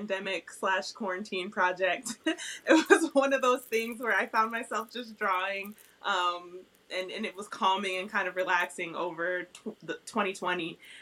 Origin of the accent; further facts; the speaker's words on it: Springfield, Massachusetts, United States; I'm from Springfield, so basketball fame, right around there.